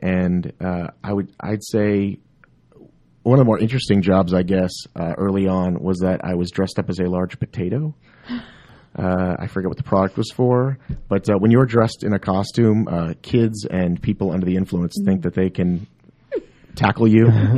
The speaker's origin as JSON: {"language": "English", "town": "Marietta", "region": "Georgia", "country": "United States", "tie": "born or raised there", "also_born_or_lived": "Los Angeles", "said": "I grew up here. I grew up in Marietta, and I always knew that I wanted to raise my family here"}